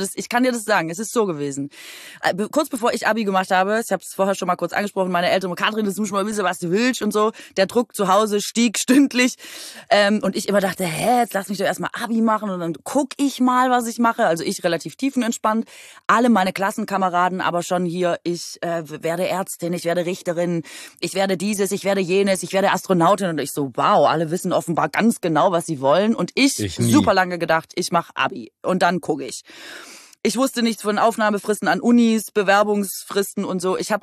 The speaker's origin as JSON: {"language": "German", "town": "Aalen", "region": "Baden-Württemberg", "country": "Germany", "said": "ich komme aus Aalen"}